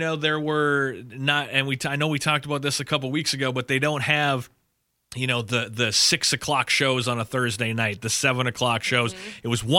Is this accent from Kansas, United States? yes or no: no; Fargo, North Dakota, United States; And now also growing up in Fargo, North Dakota, there's not a lot of shit to do.